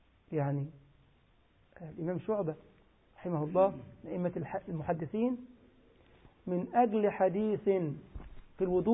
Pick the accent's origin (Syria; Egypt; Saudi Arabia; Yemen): Egypt; لا لا بالعكس، عندنا بقى احنا كمصريين لما الشيخ يقول لك يا ولد يا بيحبك قوي